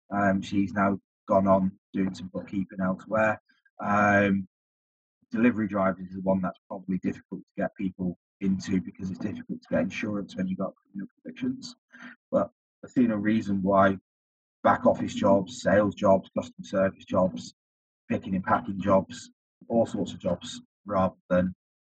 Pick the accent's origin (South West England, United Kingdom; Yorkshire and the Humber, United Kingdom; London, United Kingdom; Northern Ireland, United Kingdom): South West England, United Kingdom; I knew there wasn't a good Cornish pasty off it because I'm from the Southwest.